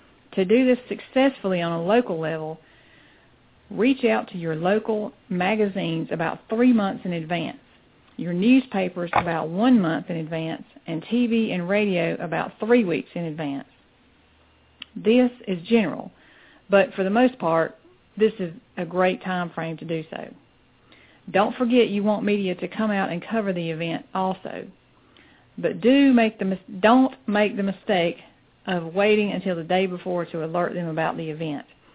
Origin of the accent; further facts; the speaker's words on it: South Carolina, United States; You see, I'm a mompreneur from South Carolina.